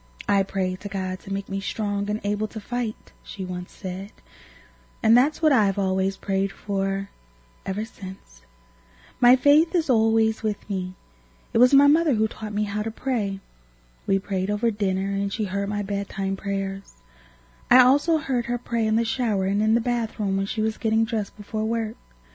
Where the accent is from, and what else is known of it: England, United Kingdom; born or raised there